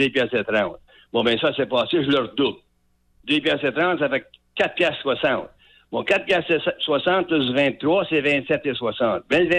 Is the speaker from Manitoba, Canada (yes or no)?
yes; Saint-Boniface, Manitoba, Canada; Et moi, je viens de Saint-Boniface, à Manitoba. J'ai travaillé de Terre-Neuve à Vancouver toute ma vie.